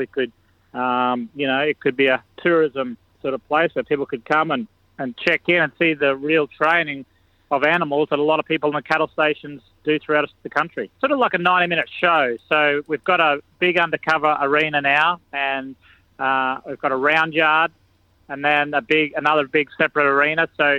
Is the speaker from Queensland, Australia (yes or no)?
yes; Kingaroy, Queensland, Australia; No, I grew up on a family farm down at Kingaroy in Queensland, just about 3 hours northwest of Brisbane. Got four other brothers on a peanut farm and beef cattle, a lot of horses.